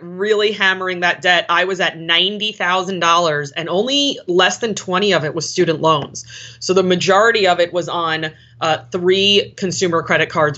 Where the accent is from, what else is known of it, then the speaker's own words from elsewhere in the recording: New York, United States; I'm originally from New York.